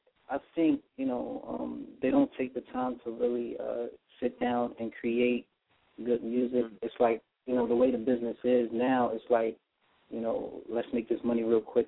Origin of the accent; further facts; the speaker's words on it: Philadelphia, Pennsylvania, United States; also born or lived in New York; I was born here in Philadelphia. I grew up, you know, back and forth to New York and Philadelphia.